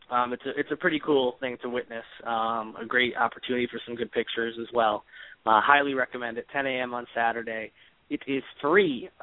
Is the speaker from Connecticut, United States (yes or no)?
yes; Connecticut, United States; now in Charleston, United States; I love my hometown. I'm proud of where I'm from, which is up in Connecticut, for those who don't know. Moved here and love it here. Love everything about Charleston